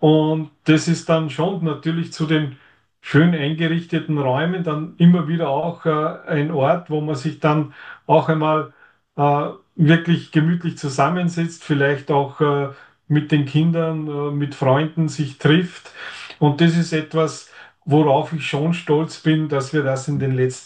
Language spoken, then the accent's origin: German; Austria; muss man als Österreicher auch Skifahren gehen